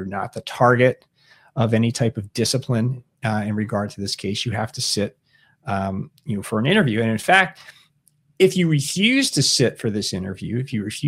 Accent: Pennsylvania, United States; It comes out of my home state of Pennsylvania, although it's over on the west side of Pennsylvania, the city of Pittsburgh.

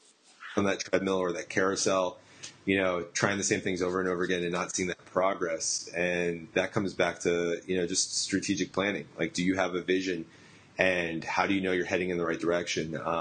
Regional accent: New Jersey, United States; so I'm from North Jersey, right outside of New York City

